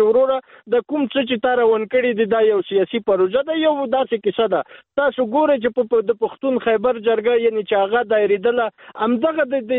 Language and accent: Pashto; Afghanistan; زه هم افغان یم